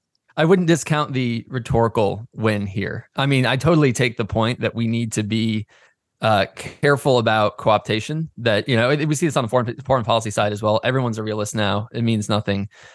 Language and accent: English; Herndon, Virginia, United States; To me, a big sort of signifier of this is my hometown. I'm here in Northern Virginia, in Herndon, Virginia.